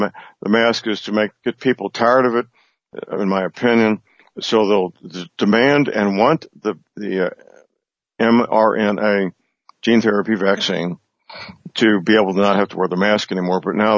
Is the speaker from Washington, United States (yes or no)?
no; St. Louis County, Missouri, United States; In my hometown, St. Louis County, they have a medical doctor who's the county executive